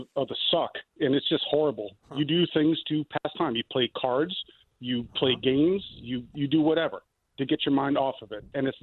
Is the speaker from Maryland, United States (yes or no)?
yes; Baltimore, Maryland, United States; when I was a kid, I grew up in Baltimore, and the Colts left in the middle of the night